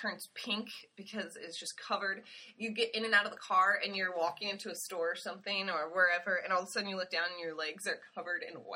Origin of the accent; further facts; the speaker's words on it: Seattle, Washington, United States; also born or lived in New York; I grew up in Seattle and it's no problem, throw on your North Face, jump in the car, go run your errands, no one's going to look twice. I lived in New York